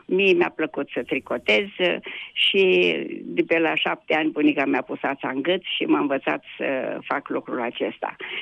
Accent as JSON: {"language": "Romanian", "country": "Romania", "said": "m-a făcut să mă simt mândră că sunt româncă"}